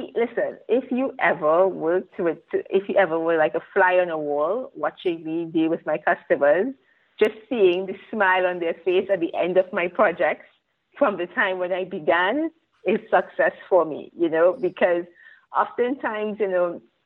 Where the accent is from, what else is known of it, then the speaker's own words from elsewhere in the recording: Trinidad & Tobago; now in Israel; I'm from the Caribbean as well, Trinidad and Tobago. And 12 years ago, I decided to move to Israel. So when I moved to Israel, I could not speak the language. You know, I didn't speak Hebrew.